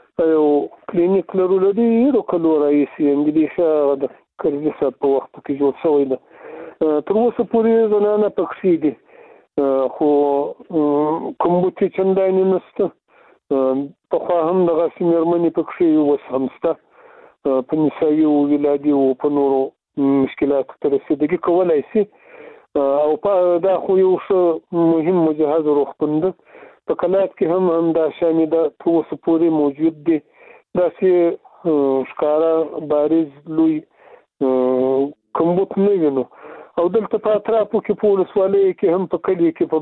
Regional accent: Afghanistan

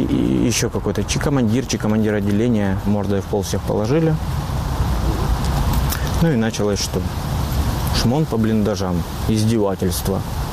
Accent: Shchastia, Luhansk Oblast, Ukraine; born there; Я родился в Луганской области, город Счастье. Родители у меня граждане Украины, сейчас проживают на территории Российской Федерации.

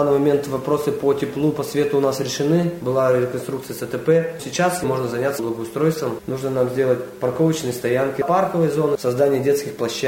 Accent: Khokhryaki, Udmurtia, Russia; Я здесь родился в Хохряках. Прошел садик, прошел школу.

